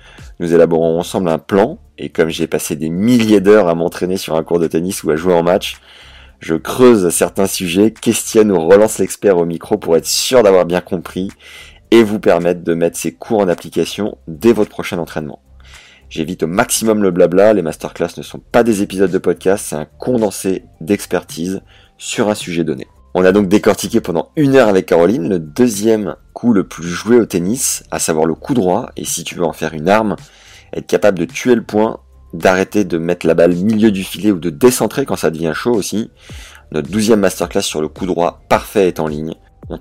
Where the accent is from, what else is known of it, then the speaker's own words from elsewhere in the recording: Beauvais, Hauts-de-France, France; born there; je suis né à Beauvais